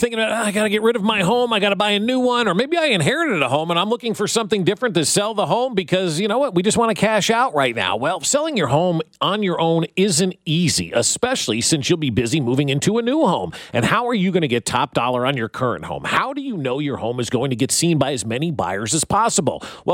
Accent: New Jersey, United States; We used to call it plain where I grew up in Jersey.

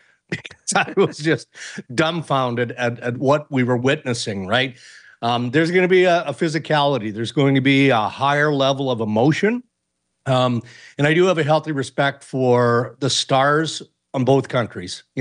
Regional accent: Canada; As a Canadian, I cannot bet against Connor McDavid, Sidney Crosby, and Nathan MacKinnon.

